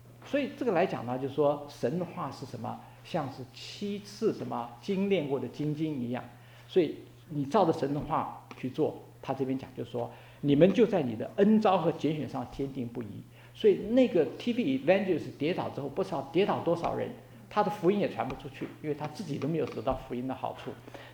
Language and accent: Chinese; China; 我们中国人讲说哦 Godly